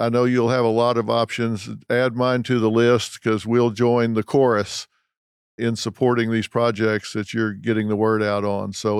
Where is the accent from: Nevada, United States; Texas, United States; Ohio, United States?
Texas, United States; I'm from Texas, so when I say it, I do it.